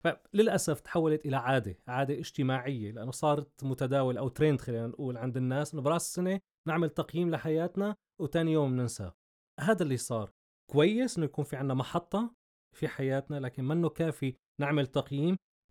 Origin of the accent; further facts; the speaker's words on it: Syria; نحن كشعب سوري عايشين بسوريا